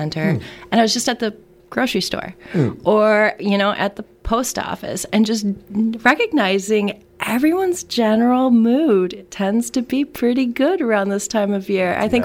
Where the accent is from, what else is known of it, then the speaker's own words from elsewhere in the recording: Florida, United States; I grew up in North Central Florida, and while we did have changes in seasons